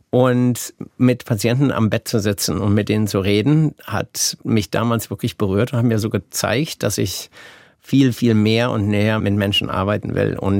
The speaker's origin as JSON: {"language": "German", "region": "North Rhine-Westphalia", "country": "Germany", "lives_now": "Boston, United States", "said": "Ich habe jetzt so gehofft, dass ich immer noch als Westfale durchgehen kann, aber ist nicht möglich."}